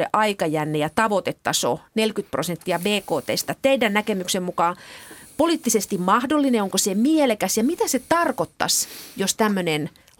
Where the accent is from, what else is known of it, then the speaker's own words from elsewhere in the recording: Kemi, Lapland, Finland; Kasvoin Kemissä